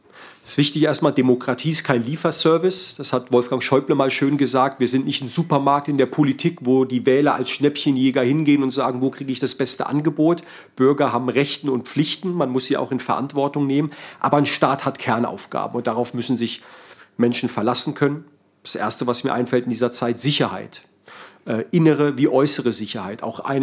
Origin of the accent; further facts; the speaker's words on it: Heidelberg, Baden-Württemberg, Germany; Ich bin in Heidelberg groß geworden. Ich bin mit GIs, mit amerikanischen Soldaten vor der Haustür groß geworden.